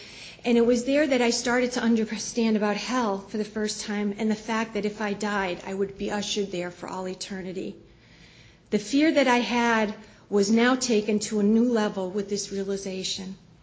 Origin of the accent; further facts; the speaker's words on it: West Pittston, Pennsylvania, United States; As a child, I grew up in West Pittston, Pennsylvania, and my parents were members of the West Pittston Trinity Episcopal Church.